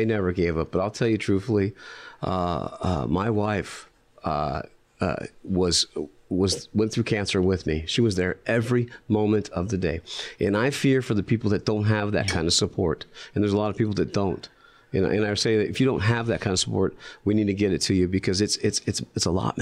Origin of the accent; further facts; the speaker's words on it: Tucson, Arizona, United States; And talking about survival, growing up in Tucson, I grew up on the south side of Tucson. It was kind of tough back in the day.